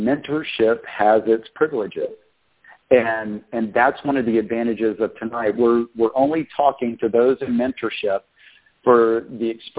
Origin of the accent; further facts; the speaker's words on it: Austin, Texas, United States; I'm from Austin, Texas.